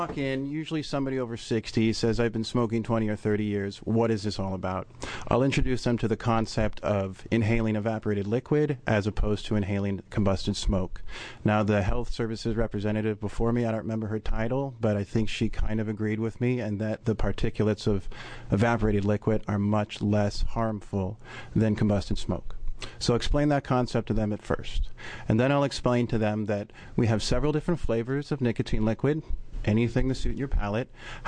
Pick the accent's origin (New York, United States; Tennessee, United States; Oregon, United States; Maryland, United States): Oregon, United States; Bend; I'm from Bend. I have a shop myself, a vape shop.